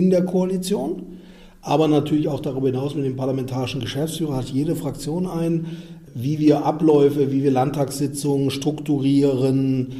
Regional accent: Bitterfeld-Wolfen, Saxony-Anhalt, Germany; also born or lived in Leipzig; Ich bin in Leipzig geboren und 1975, damit wird klar, ich gehe straff auf die 50 zu und wohne seit 1979 in Wolfen, jetzt Bitterfeld-Wolfen, Ortsteil Wolfen.

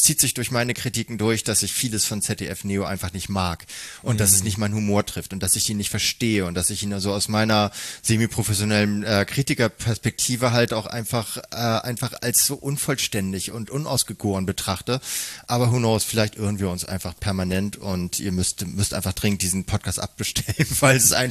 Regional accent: Munich, Bavaria, Germany; Ja, aber selbst als Münchner

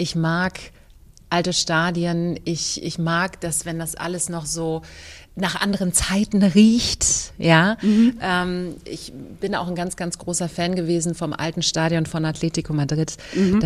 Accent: Berlin, Germany; born there; ich bin ja im Osten Berlins geboren worden, und bin ja auch ein Ossi

